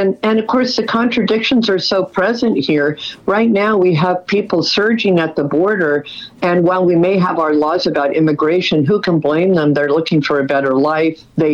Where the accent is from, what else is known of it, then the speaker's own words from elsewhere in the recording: United States; I'm Irish Catholic. I have three grandparents from Ireland. I'm a first-generation American. I have a Nicaraguan grandmother